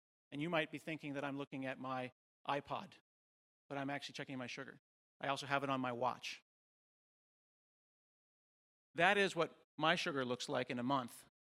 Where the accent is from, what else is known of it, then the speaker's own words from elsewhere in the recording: Portland, Oregon, United States; And I said, "Well, I'm from Portland."